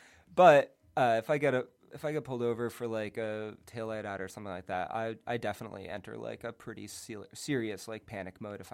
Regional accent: Massachusetts, United States; I grew up outside of Boston.

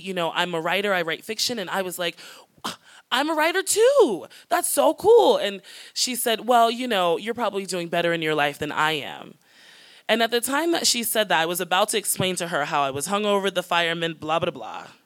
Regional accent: United States; So, because I'm American, I went over to the 7-Eleven

